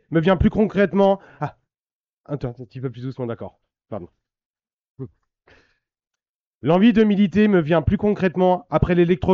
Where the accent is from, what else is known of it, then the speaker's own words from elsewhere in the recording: Orléans, Centre-Val de Loire, France; Issu de la classe moyenne, j'ai grandi à Orléans, dans un quartier populaire cosmopolite